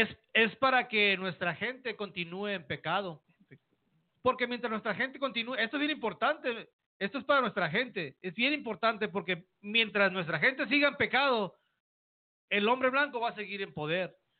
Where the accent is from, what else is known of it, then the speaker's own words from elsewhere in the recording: Mexico; Como mexicanos, como hispanos, latinos, espaldas mojadas.